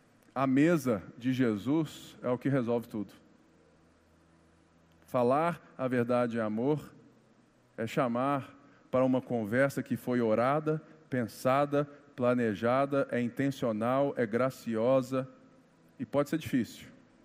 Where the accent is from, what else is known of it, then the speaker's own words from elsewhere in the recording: Minas Gerais, Brazil; Como um bom mineiro, prepara um cafezinho com pão de queijo